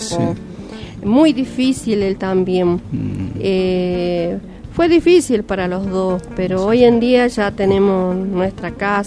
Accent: Cachi, Salta, Argentina; moved away as an adult; Estudié hasta los 20 años en el colegio secundario de Cachi, y bueno, en ese entonces era difícil porque, imagínate, Finca San Miguel, yo tenía que venir en bicicleta al pueblo, al colegio

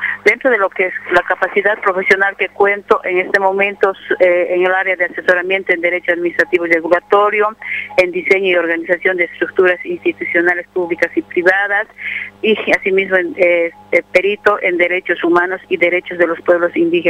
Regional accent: Tomave, Potosí, Bolivia; soy del departamento de Potosí, del municipio de Tomabe, provincia de Antonio Quijarro, de lo que es Hatungayu Yura, nación Caracara

